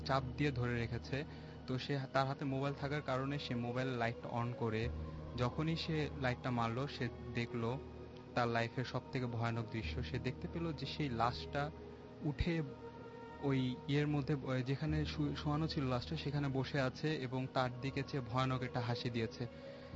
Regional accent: Dhaka, Dhaka Division, Bangladesh; মিরপুর থেকে এসেছি।

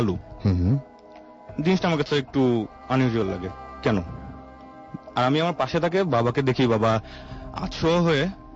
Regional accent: Dhaka, Dhaka Division, Bangladesh; আমি এসেছি ঢাকার হাজারবাগ থেকে।

